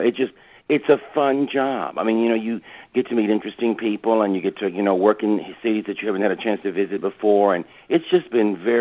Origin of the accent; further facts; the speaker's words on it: Katy, Texas, United States; I always tell people I am not from Houston. I am from Katy, Texas, which is, you know, essentially will be eventually become Houston the way it's looking.